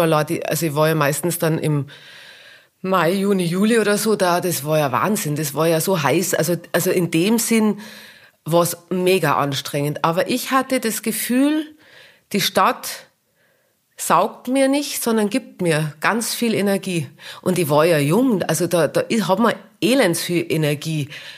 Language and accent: German; Tyrol, Austria; now in Berlin, Germany; Und bei uns in Tirol, in der Volksschule, die sprechen alle Dialekt, alle. Wir haben ganz andere Wörter. Und letztendlich, als ich dann nach Berlin zum Beispiel ins Theater oder so, die haben mich alle nicht verstanden.